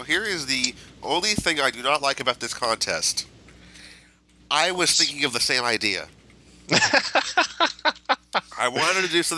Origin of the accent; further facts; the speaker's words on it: San Francisco, California, United States; from San Francisco, California.